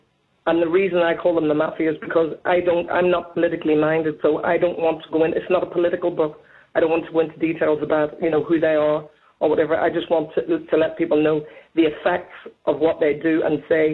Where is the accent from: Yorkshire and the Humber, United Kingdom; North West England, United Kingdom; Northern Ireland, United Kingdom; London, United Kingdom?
Northern Ireland, United Kingdom; I just said to you that I'm not naturally bigoted, but I was taught bigotry as I grew up in Northern Ireland.